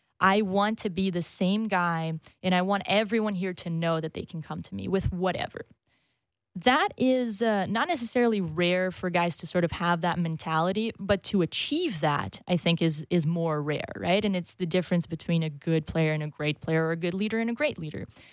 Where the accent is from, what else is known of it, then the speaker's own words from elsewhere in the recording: Brazil; English is a second language; And I'm from Brazil